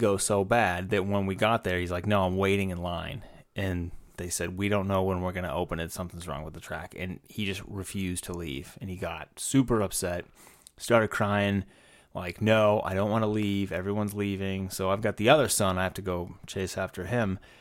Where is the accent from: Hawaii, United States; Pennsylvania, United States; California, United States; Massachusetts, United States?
Massachusetts, United States; Boston; I came from Boston.